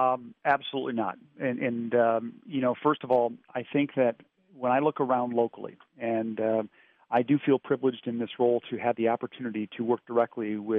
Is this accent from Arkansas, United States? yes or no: no; Wisconsin, United States; I grew up, born and raised in Wisconsin, lived in this community for approximately 25 years.